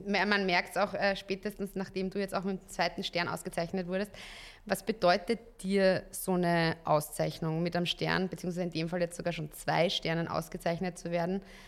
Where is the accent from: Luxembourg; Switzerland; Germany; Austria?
Austria; also jetzt als Österreicher gibt es andere Kulinarik-Hochburgen, die wir so mitkriegen.